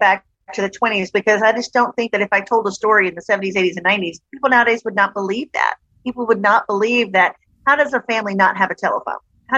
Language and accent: English; Kentucky, United States; She was growing up in Illinois and I was growing up in Kentucky. But we grew up in two very different worlds.